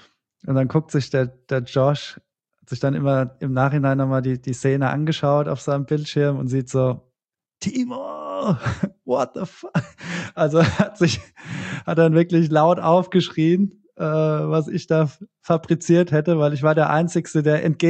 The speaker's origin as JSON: {"language": "German", "country": "Czechia", "second_language": "German", "said": "Also ich war ja ein Tscheche. Ich hatte dann die tschechische Flagge auf der einen Seite drauf"}